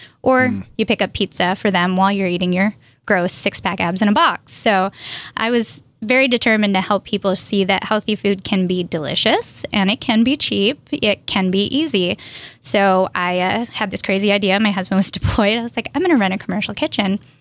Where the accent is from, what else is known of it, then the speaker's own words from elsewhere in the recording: New York, United States; So I am originally from New York.